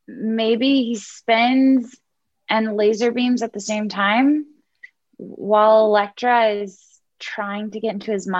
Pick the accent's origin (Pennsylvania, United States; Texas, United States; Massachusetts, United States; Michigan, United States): Texas, United States; Houston; So first off, I'm from Houston. I don't like hurricanes.